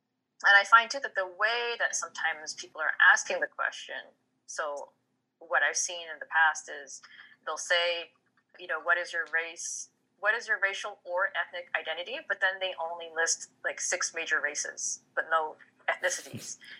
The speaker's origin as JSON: {"language": "English", "country": "Canada", "said": "I'm Black, I'm mixed race Black, I'm Canadian, I don't have the same issues, or I didn't grow up in the same kind of culture as Black Americans have. And then, you know, my background is Caribbean."}